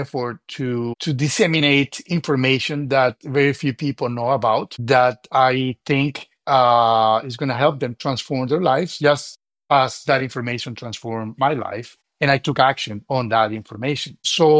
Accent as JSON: {"language": "English", "country": "Colombia", "second_language": "English", "said": "in my home country, in Colombia"}